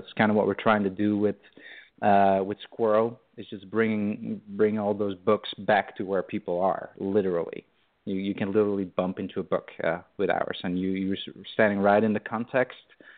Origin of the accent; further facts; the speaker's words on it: Belgium; English is a second language; now in United States; I'm originally from Belgium, but our main audience is here in the U.S.